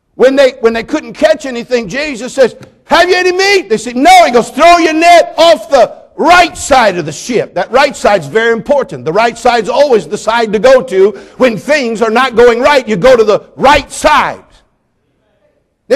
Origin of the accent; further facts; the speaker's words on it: California, United States; I'm from California, so we have to explain things in our state.